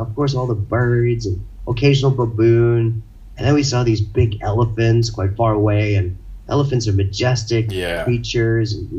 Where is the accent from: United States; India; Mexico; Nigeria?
India; also born or lived in Zimbabwe; the reason I'm Indian and have this strange accent is because I spent my life growing up in different countries, 10 countries around the world.